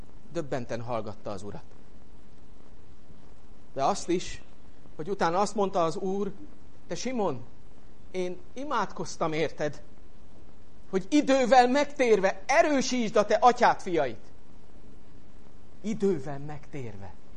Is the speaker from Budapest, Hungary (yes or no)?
yes; Budapest, Hungary; rólam is tudjátok, hogy pesti vagyok. Az akcentusom, a kifejezéseim, a beszédem, elárul engem.